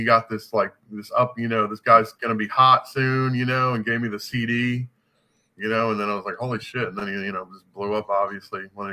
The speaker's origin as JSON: {"language": "English", "region": "East Coast", "country": "United States", "tie": "born or raised there", "said": "growing up in the East, you know, in the East Coast, you know, like, you know … hit really hard."}